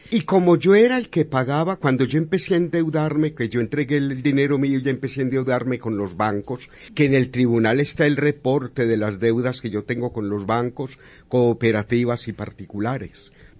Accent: Aranzazu, Caldas, Colombia; Yo soy campesino de Aranzazu.

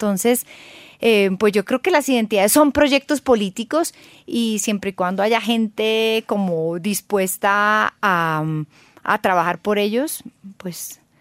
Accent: Colombia; Pero cuando se acaba eso, ¿qué nos une como colombianos?

